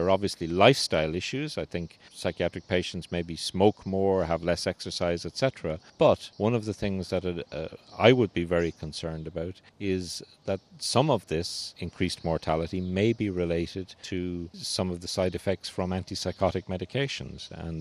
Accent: Ireland; I come from Ireland, and when I was growing up, Ireland was a very Catholic country.

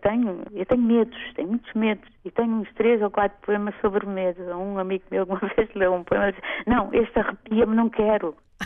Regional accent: Cape Verde; now in Portugal; eu estou aqui em Portugal, eu vim de Cabo Verde

